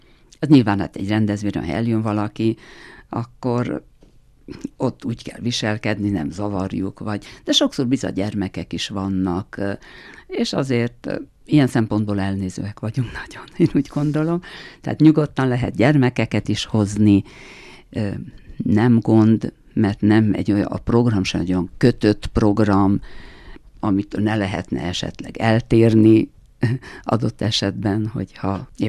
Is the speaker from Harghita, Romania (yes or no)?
no; Gherla, Cluj County, Romania; még én azt a helyzetet tudom jobban, mivel oda valósi vagyok. Szamosújváron születtem, és 30 évig ott éltem